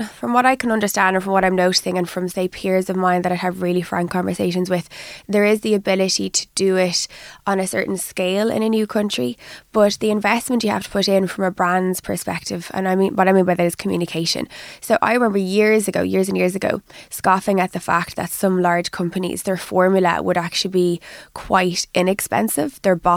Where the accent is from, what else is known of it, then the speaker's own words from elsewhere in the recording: Ireland; I often go to the States and they'll say, are you from London? I'm like, no, I'm Irish and I'm red.